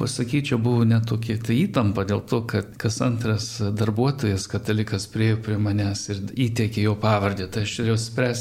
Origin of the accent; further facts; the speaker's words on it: Northern Canada, Canada; Gimęs ir augęs Šiaurės Kanadoje.